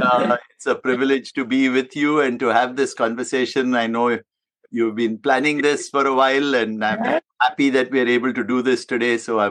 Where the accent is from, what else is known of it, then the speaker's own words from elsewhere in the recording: Mumbai, Maharashtra, India; I grew up in Mumbai. I'm from a very close-knit family